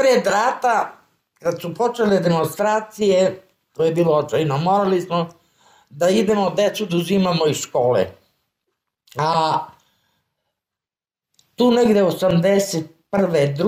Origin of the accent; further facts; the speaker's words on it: Radevo, Kosovo; born there; also born or lived in Obilić; Rođena sam u Radevo. Živjela sam u Obilić. Sad sam ovdje u kontejnere, sad u stanu. Nikad Kosovo nisam napustila.